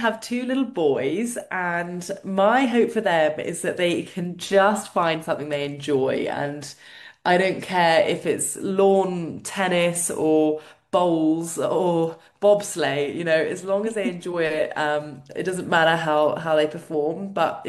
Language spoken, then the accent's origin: English; United Kingdom; Oh, definitely tea. I'm British after all.